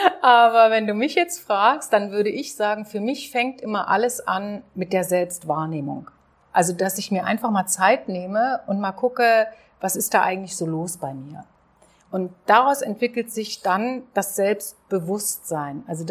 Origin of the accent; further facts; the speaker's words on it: Germany; moved away as an adult; ich bin ja in der DDR groß geworden